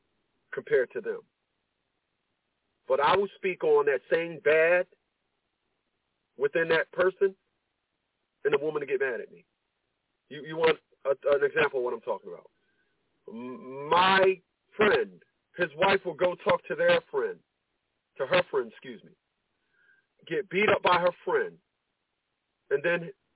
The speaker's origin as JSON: {"language": "English", "town": "Newark", "region": "New Jersey", "country": "United States", "said": "I have never met a woman where I'm from, and I'm from Newark, New Jersey, that did that."}